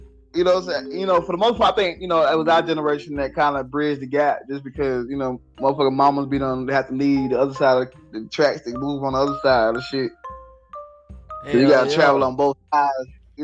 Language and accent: English; United States; You know, we might say, you know, I'm from Washington, but I think about Cross Creek having more black shit on that side.